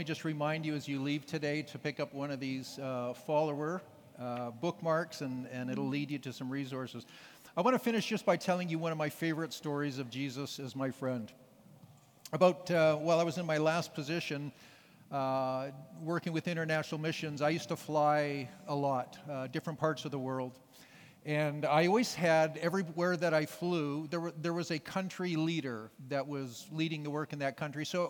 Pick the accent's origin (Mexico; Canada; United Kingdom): Canada; now in Sacramento, United States; well, I'm Canadian, but I'm living in Sacramento right now.